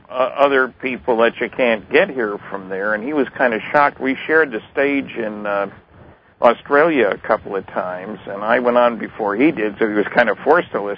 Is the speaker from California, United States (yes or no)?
no; New Jersey, United States; We grew up in adjacent towns in New Jersey, Rahway versus Linden, and I was born in July of 34.